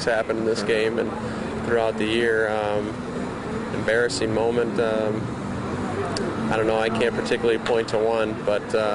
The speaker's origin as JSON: {"language": "English", "town": "St. Paul", "region": "Minnesota", "country": "United States", "tie": "born or raised there", "said": "I grew up in St. Paul, Minnesota, mm-hmm. which is about 5 or 6 miles from where we play today in Target Field."}